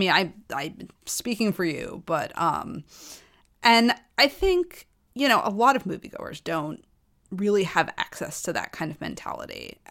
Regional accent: United States; I'm a woman. I grew up in American society.

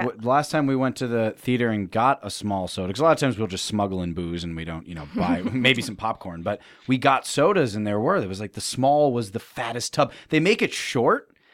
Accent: Pennsylvania, United States; No, I'm from Pennsylvania, so I have. But the only reason I have is because I'm from Pennsylvania.

